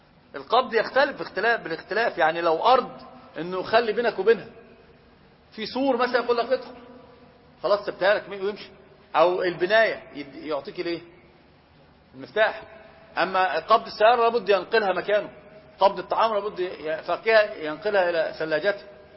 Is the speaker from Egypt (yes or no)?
yes; Egypt